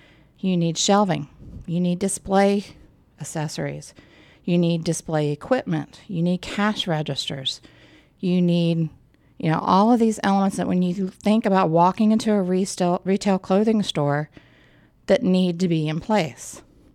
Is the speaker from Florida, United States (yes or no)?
no; West Virginia, United States; I grew up in West Virginia. I think I've mentioned that several times on the show.